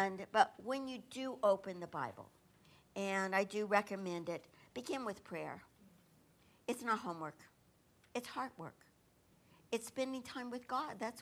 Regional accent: Missouri, United States; I'm from Missouri. You just show me. That's was our motto. Show me.

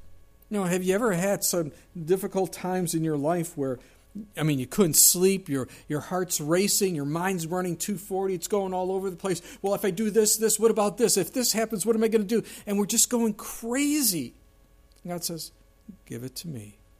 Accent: Southern United States, United States; Well, I'm a Southerner, but that is not a comfort, my friend.

